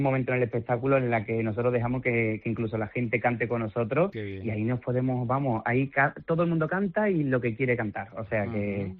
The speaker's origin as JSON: {"language": "Spanish", "region": "Andalusia", "country": "Spain", "said": "yo, mi tierra es Andalucía, a la cual adoro y la llevo por bandera"}